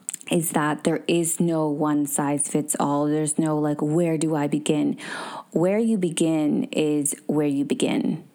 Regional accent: Canada; we were adopted by an amazing, incredible woman, and we were raised in Canada.

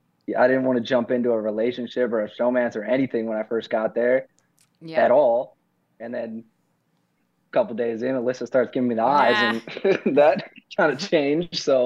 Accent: Ohio, United States; Like, I grew up in Ohio, and my dad passed away.

